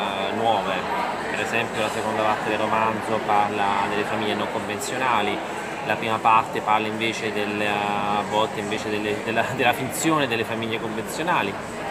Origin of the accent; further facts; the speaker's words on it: Martina Franca, Apulia, Italy; però del dialetto di Martina Franca, il dialetto del mio paese, spatriato vuol dire anche essere un po' diverso